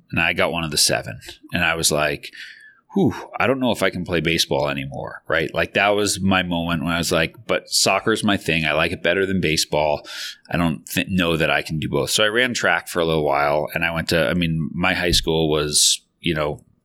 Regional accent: Long Island, New York, United States; So, you know, I'm 52. I grew up on Long Island. So originally a New Yorker.

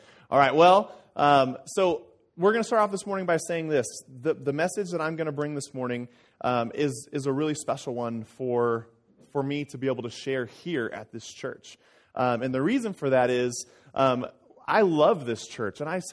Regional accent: Sparks, Nevada, United States; We grew up in this community right here. We grew up in Sparks, and right down the road, I think I could see my house from your guys' parking lot, actually.

